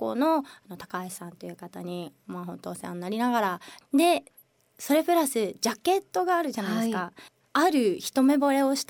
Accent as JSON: {"language": "Japanese", "town": "Namie", "region": "Fukushima", "country": "Japan", "said": "歌っている私ももちろん浪江町出身で福島県産なわけです"}